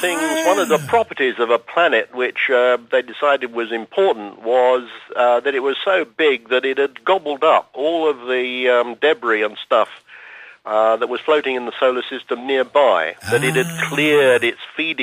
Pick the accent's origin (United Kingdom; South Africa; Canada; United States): United Kingdom; London; Yes, so although I was born and brought up in London